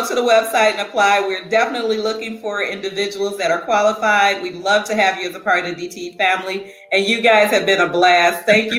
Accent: Detroit, Michigan, United States; also born or lived in Birmingham, Alabama; Well, I am actually originally from Birmingham, Alabama, but I call myself a product of Detroit, Michigan, hailing from Detroit because I did all of my schooling as a part of a product of the Detroit Public School System.

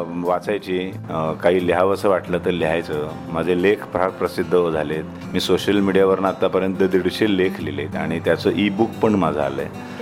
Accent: Miraj, Maharashtra, India; born there; माझा जन्म मिरजेला झाला, म्हणजे साधारण बायका माहेरी जातात पहिल्या बाळणपणाला, त्यामुळे माझं मिरज हे आजोळ आहे, त्यामुळे तिथे माझा जन्म झाला.

